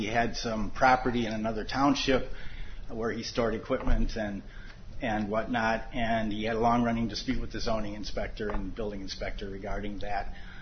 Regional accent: Madison, Wisconsin, United States; Your Honor … from Madison, Wisconsin.

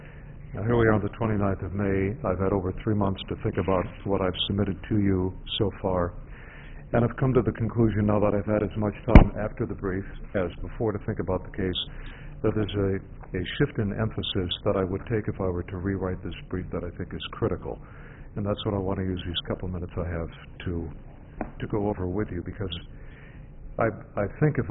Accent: Milwaukee, Wisconsin, United States; I'm from Milwaukee. I'm here from the Eastern District of Wisconsin

